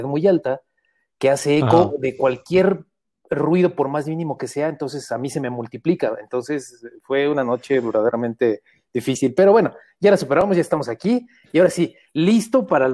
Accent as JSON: {"language": "Spanish", "region": "Mexico City", "country": "Mexico", "tie": "born or raised there", "said": "yo nací, soy originario de la Ciudad de México y siempre desde pequeño había querido ser pintor."}